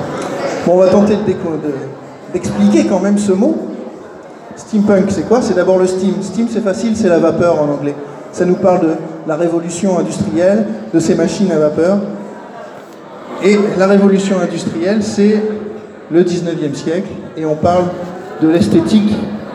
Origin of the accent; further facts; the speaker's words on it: France; Ah oui, alors je suis français, donc il va y avoir plein de références françaises pour vous faire plaisir.